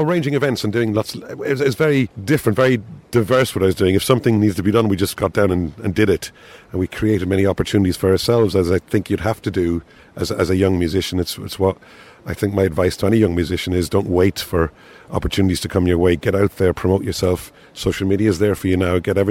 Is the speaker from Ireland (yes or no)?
yes; Waterford, Munster, Ireland; I am from Waterford, yes.